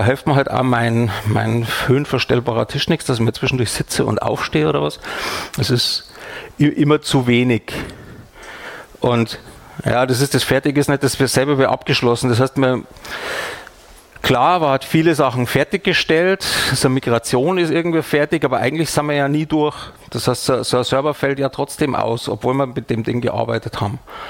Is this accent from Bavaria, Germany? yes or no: yes; Bavaria, Germany; moved away as an adult; Ich bin ja eben gebürtiger Bayer. Wir werden großgezogen mit Laugenbrezeln, mit Salz. Das kriegt man bei uns schon lutschend als Baby im Wagen. Und bin dann vor 10 Jahren, glaube ich, umgezogen nach Hessen.